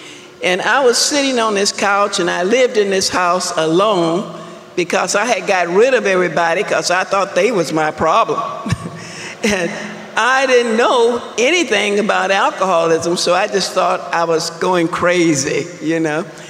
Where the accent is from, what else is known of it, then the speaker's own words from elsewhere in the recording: Las Vegas, Nevada, United States; But I'm from Las Vegas, Nevada.